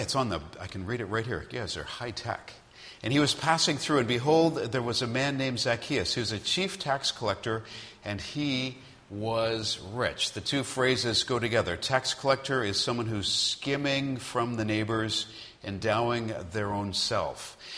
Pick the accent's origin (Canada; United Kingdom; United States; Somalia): Canada; Toronto, Ontario; the Lord called us back to where I grew up in Toronto.